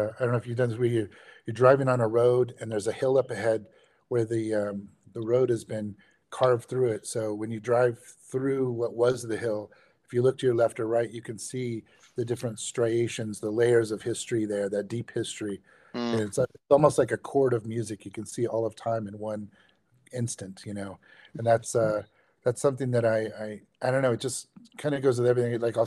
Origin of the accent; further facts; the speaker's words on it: California, United States; now in Orlando, United States; Yeah, I'm a Californian. I originally come from the San Joaquin Valley. I live in Orlando, Florida now